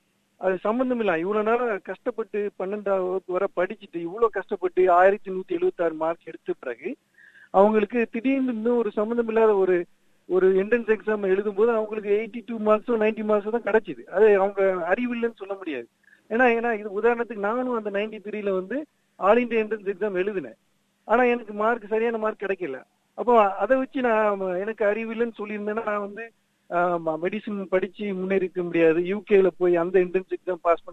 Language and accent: Tamil; Tamil Nadu, India; born there; நான் வந்து இந்தியால வந்து தமிழ்நாட்டுல வந்து ஒரு சிறிய கிராமத்துல தான் பிறந்தேன்.